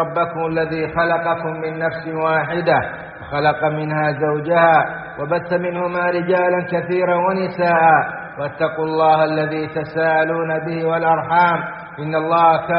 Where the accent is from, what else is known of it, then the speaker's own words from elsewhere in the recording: Saudi Arabia; وخص منهم بلادنا السعودية